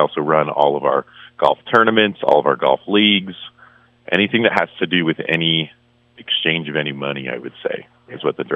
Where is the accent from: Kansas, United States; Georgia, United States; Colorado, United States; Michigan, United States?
Colorado, United States; Boulder; Originally, I'm from Boulder, Colorado, and I had a few odd jobs just as a young high schooler there.